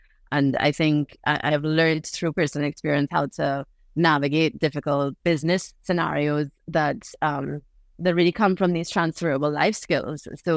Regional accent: Trinidad & Tobago; also born or lived in New York, United States; I grew up on an island. I was born in New York, but I grew up on this island in Trinidad.

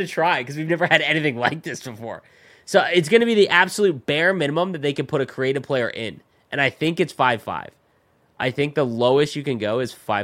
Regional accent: Canada; As a Canadian, like Jordan Eberle is a fine pick.

